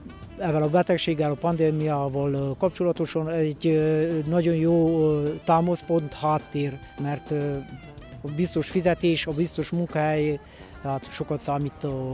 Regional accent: Bălan, Harghita, Romania; mivel én balánbányai születésű vagyok, több román van, mint magyar, könnyű volt nekem megtanulni, mert a gyermekkoromot, mivel ott ötöttem, román gyermekek között nőttem fel, meg tudtam tanulni a román nyelvet.

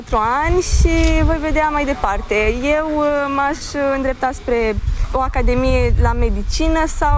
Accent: Vaslui, Vaslui County, Romania; sunt tocmai din Vaslui

